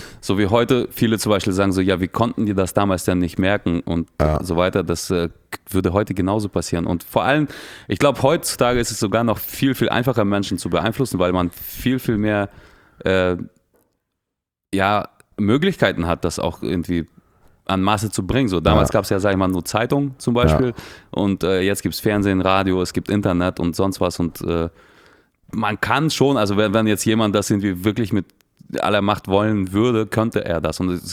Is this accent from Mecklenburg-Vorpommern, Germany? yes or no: yes; Mecklenburg-Vorpommern, Germany; Ja, es gibt Straßen. Ich komme ja von da aus der Gegend.